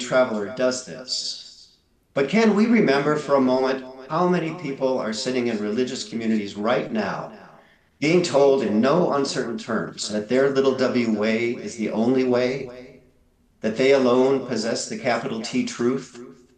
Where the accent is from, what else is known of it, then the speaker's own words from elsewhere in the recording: Minneapolis–Saint Paul, Minnesota, United States; for me growing up in Minnesota's Twin Cities, it was a liberal Lutheran way.